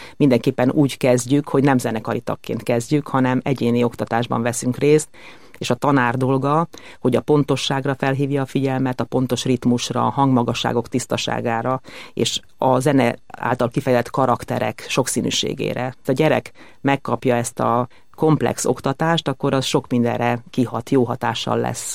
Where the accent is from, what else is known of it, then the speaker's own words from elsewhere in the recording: Székesfehérvár, Fejér, Hungary; Harmonikus, boldog gyerekkorom volt Székesfehérváron, értelmiségi, zeneszerető családban nőttem föl.